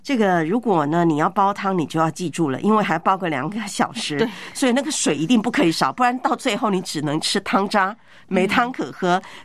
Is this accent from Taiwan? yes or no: yes; Taiwan; 在我的老家台湾呢、我们小时候就听过啊